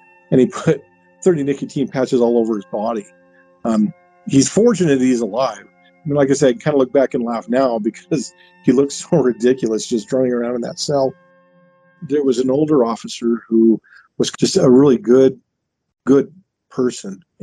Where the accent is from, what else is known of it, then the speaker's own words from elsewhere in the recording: Utah, United States; I was born and raised in Utah, and from a very young age, I wanted to get involved in law enforcement